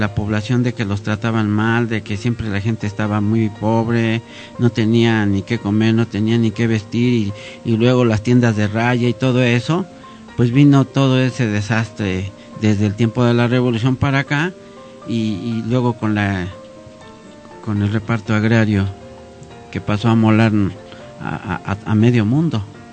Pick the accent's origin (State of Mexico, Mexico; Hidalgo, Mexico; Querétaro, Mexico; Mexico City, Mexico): Mexico City, Mexico; Prácticamente yo soy de aquí, del DF.